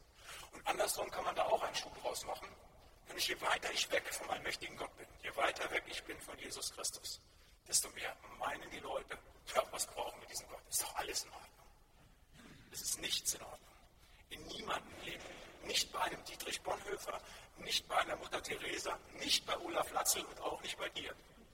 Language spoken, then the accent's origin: German; North Rhine-Westphalia, Germany; Ich komme ja aus dem Siegerland, da wo ich sozialisiert wurde in dem Bereich, auch christlich, wo ich aufgewachsen bin, in den Gemeinschaften.